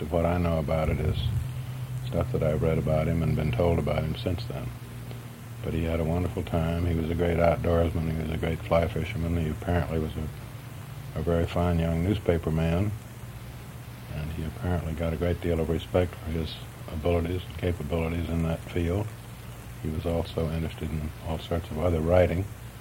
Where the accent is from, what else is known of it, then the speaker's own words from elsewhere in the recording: Bend, Oregon, United States; born there; But I'm told that I was born May 20th in Bend, Oregon, 1913, about 106 years ago.